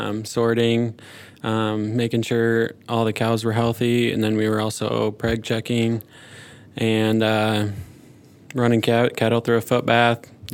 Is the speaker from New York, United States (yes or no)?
no; Rock Rapids, Iowa, United States; I am the recip herdsman intern. I am from Rock Rapids, Iowa.